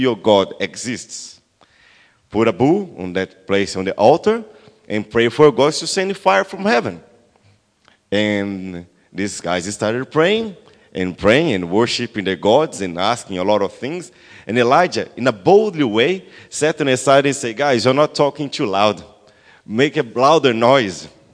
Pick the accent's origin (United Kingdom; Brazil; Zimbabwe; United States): Brazil; English is a second language; For those who doesn't know me … I'm from Brazil.